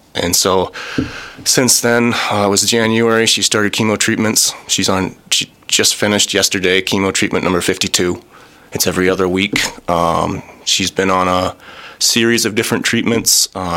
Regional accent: Excelsior, Wisconsin, United States; I grew up in the Blue River area, down in the little town of Excelsior.

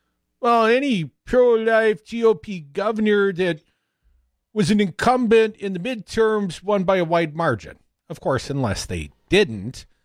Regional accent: Madison, Wisconsin, United States; here in the Solidarity Realty Studios in my hometown, Madison, Wisconsin. Sage and I have that in common. We're both from here now.

